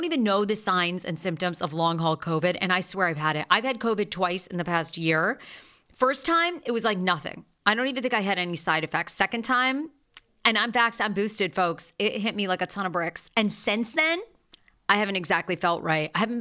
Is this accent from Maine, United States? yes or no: yes; Maine, United States; Because there's like a Mexico, Maine, all right? I grew up in Maine.